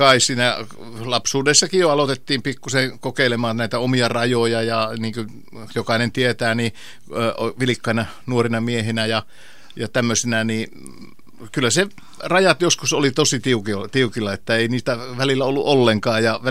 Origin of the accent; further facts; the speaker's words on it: Kokkola, Central Ostrobothnia, Finland; also born or lived in Kannonkoski; Mä oon syntynyt kuule Kannonkoskella Vihtaperän kylässä ja Mottipinon juuressa ja sieltä sitten äiti ja isä muuttokurma kyylillä tultiin sitten aikoinaan tuonne Kokkolaan päin.